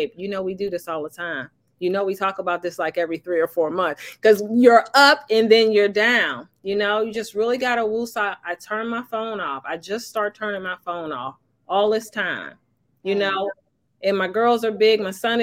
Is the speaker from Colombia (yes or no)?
no; Jamaica; I came from Jamaica.